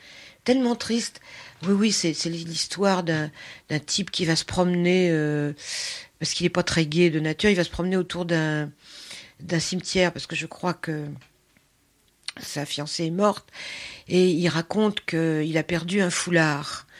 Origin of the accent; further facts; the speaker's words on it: Paris, Île-de-France, France; born there; Bon, c'est pas ma langue, je suis née à Paris, mais c'est vrai que quand j'étais petite, mes parents parlaient hongrois entre eux, et donc je comprends pratiquement tout.